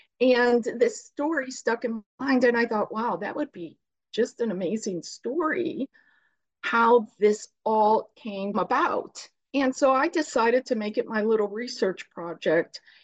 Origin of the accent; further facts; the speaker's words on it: Chicago, Illinois, United States; growing up in the Chicago area, I really didn't know Cardinal Spellman.